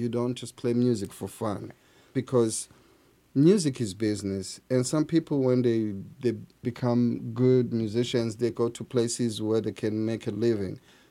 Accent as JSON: {"language": "English", "country": "South Africa", "tie": "born or raised there", "said": "growing up in South Africa, you know, I was never given that kind of opportunity to learn"}